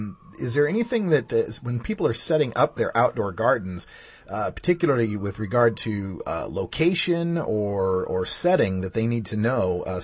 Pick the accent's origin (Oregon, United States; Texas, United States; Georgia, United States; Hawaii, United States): Oregon, United States; one of the things that's happening here in my home state of Oregon